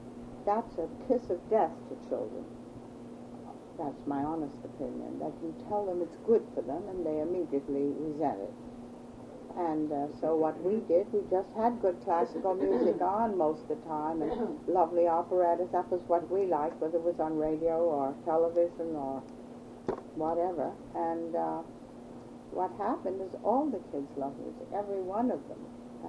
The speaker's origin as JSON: {"language": "English", "country": "United States", "said": "But I think that my emphasis is still as an American."}